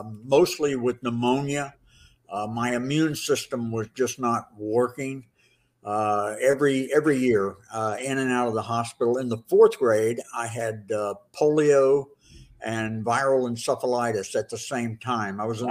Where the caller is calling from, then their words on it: Orlando, Florida, United States; Orlando, Florida.